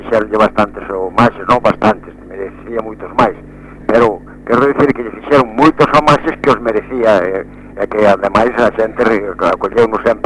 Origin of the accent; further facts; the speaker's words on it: Castro de Riberas de Lea, Galicia, Spain; born there; Yo nací en Castro de Riberas de Lea, que para mí es el povo más hermoso del mundo.